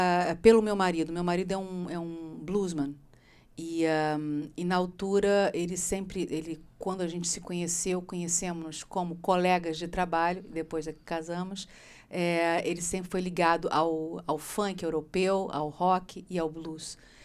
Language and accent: Portuguese; Rio de Janeiro, Brazil; moved away; Porque eu venho do Rio de Janeiro e gíria é que não falta.